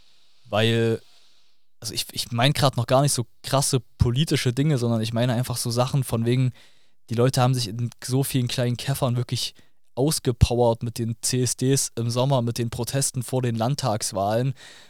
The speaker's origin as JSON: {"language": "German", "town": "Zwickau", "region": "Saxony", "country": "Germany", "tie": "born or raised there", "said": "dass ich aus meiner Jugend in Zwickau erzähle"}